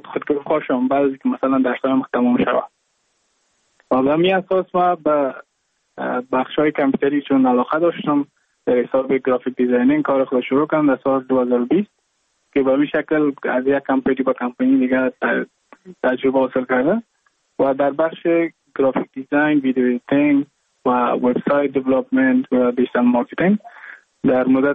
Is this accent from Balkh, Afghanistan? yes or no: yes; Mazar-i-Sharif, Balkh, Afghanistan; moved away as an adult; now in India; از مزار شریف هستم، از قریه شیرآباد که از قریای درفتاده مزار شریف بخ می باشم که ما در سال 2019 ماه جون به هندوستان آمدم